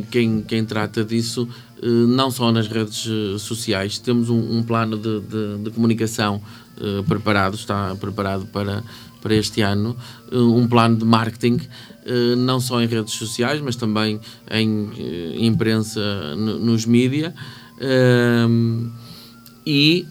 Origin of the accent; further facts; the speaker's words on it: Portugal; porque nós somos portugueses e vamos a essa festa